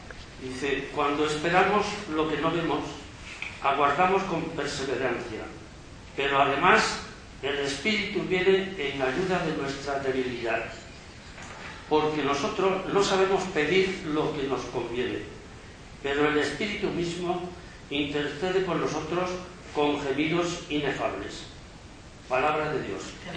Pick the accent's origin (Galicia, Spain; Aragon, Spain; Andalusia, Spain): Andalusia, Spain; dos imágenes muy veneradas en mi pueblo, allá en la provincia de Córdoba